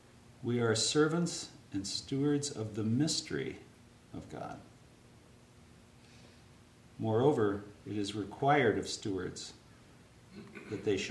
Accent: Odessa, Washington, United States; I grew up in Odessa, Washington, which is about an hour away from Wenatchee. Small farming rural community, bunch of German Russians. We still had German worship services.

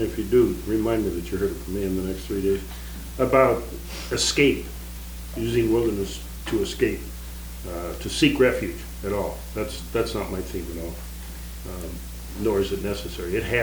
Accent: Portland, Oregon, United States; in a neighborhood I grew up in Portland.

